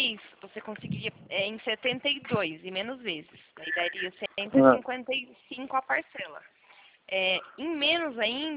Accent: Santa Bárbara d'Oeste, São Paulo, Brazil; eu sou daqui de Santa Bárbara do Oeste. É interior de São

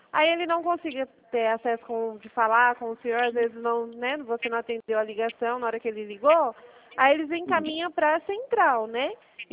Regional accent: Presidente Prudente, São Paulo, Brazil; eu sou aqui da cidade de Presidente Prudente.

